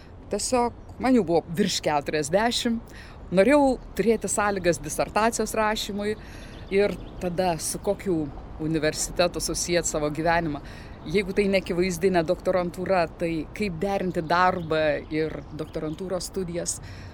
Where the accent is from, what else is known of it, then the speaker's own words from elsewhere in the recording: Panevėžys, Panevėžys County, Lithuania; now in Klaipėda, Lithuania; Aš tai gimiau toli nuo Klaipėdos. Aš gimiau Panevėžy ir užaugau Panevėžy, vidurinę mokyklą baigiau ten, studijavau Kauno medicinos institute.